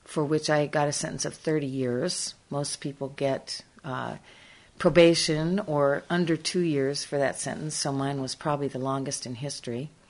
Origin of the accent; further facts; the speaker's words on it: Iowa, United States; I was brought up in Iowa.